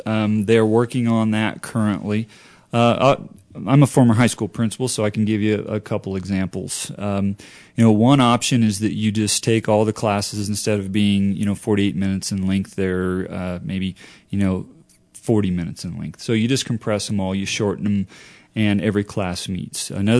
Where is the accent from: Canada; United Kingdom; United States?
United States; Illinois; You know, I'm from Illinois and you're from Virginia.